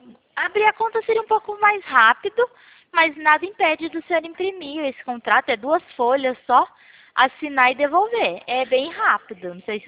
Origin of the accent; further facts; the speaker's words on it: Pirassununga, São Paulo, Brazil; É que eu não sou daí, eu sou daqui de Piracinunga, interior de São Paulo, né?